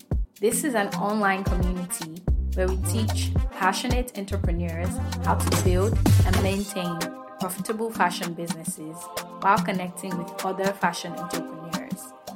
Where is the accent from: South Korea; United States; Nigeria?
Nigeria; Growing up in Nigeria, there were a lot of folk tales that we were told.